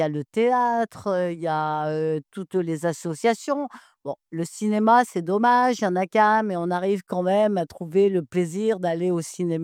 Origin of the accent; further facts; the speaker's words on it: Saint-Jean-de-Maurienne, Auvergne-Rhône-Alpes, France; born there; also born or lived in Grenoble; moi, je suis née donc à Saint-Jean-de-Maurienne. Je suis partie sur Grenoble 30 ans et je suis revenue, ça fait à peu près 10 ans.